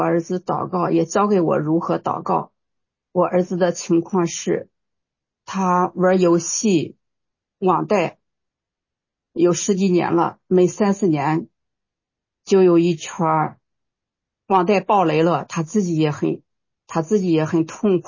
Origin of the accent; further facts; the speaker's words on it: Hebei, China; 我们是河北的。